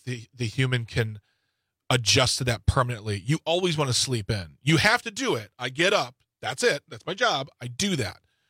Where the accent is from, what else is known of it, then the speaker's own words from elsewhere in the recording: Midwest, United States; the whole time I'm a Midwesterner at heart.